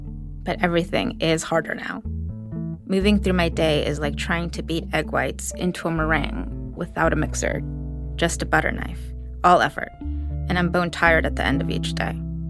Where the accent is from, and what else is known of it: New York City, New York, United States; born or raised there